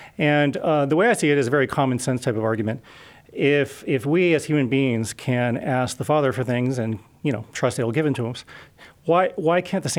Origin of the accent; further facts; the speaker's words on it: Hawaii, United States; So it really had a lot to do with where I grew up. I grew up in Hawaii. It's a beautiful place. Still have family there.